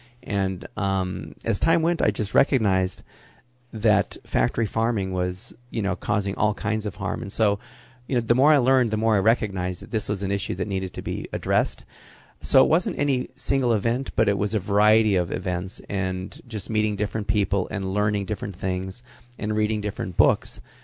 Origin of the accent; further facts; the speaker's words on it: Hollywood, California, United States; I grew up in Hollywood